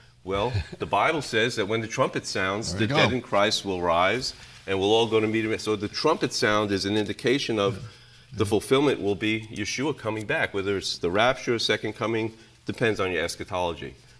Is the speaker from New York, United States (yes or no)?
yes; Bronx, New York, United States; In New York. I grew up in the Bronx, actually, and Yankees fan.